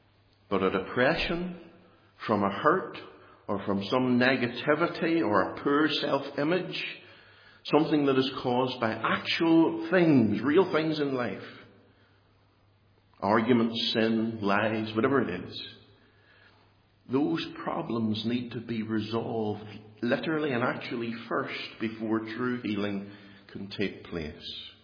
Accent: Northern Ireland, United Kingdom; I'm Northern Irish. I'm Irish.

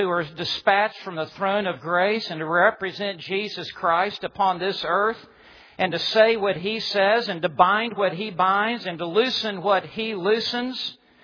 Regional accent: Alabama, United States; he explained that I'm a pastor from Alabama.

